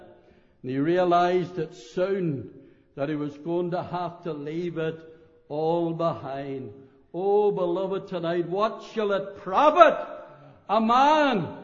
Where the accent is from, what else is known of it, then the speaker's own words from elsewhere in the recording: Belfast, Northern Ireland, United Kingdom; when I was a teenager growing up in Belfast